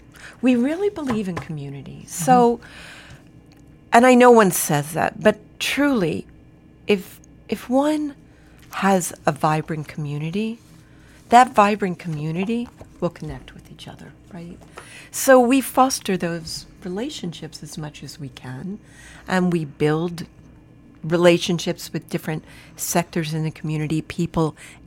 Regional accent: New York, United States; a lot of the people at the foundation are sixth, seventh generation Floridian. I grew up in New York.

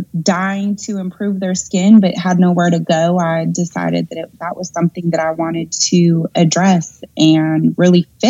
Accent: California, United States; now in Charlotte, United States; And growing up in California, which was a little bit more, you know, forward with the cosmetic industry, I was around estheticians, 25 years ago. And so then when I moved to Charlotte later

